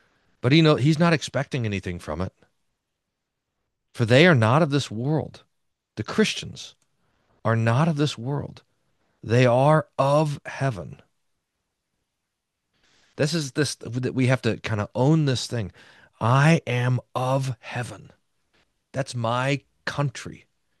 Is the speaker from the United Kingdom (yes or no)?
no; Texas, United States; But we say, look, I'm a Texan.